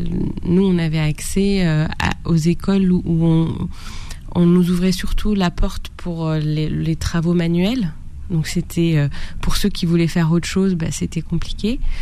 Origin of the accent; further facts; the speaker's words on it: Algeria; Mais c'est vrai qu'en tant qu'Algérienne